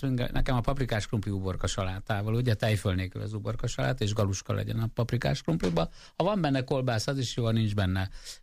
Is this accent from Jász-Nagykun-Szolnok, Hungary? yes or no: no; Mezőgyán, Békés, Hungary; also born or lived in Gyula; Igen, én Gyulán születtem, és Mezőgyámba nőttem föl.